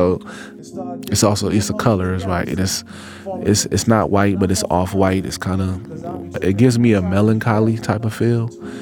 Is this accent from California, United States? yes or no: yes; Oakland, California, United States; I'm a musician, pianist, MC, producer, composer, educator from Oakland, California. Growing up in Oakland, I think we're taught to have a sense of pride.